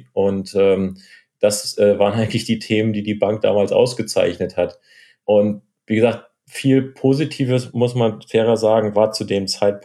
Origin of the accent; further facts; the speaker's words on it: Hamburg, Germany; wieder in Hamburg, meiner Heimatstadt, zu arbeiten.